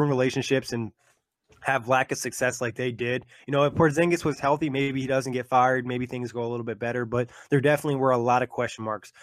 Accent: New York, United States; We're both from New York, so we should be able to do a good job on the Knicks.

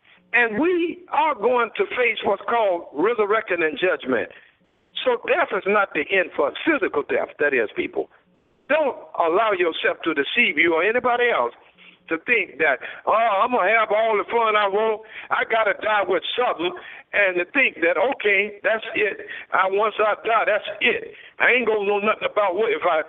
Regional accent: Durham, North Carolina, United States; I was talking to one guy in my hometown, Durham, North Carolina

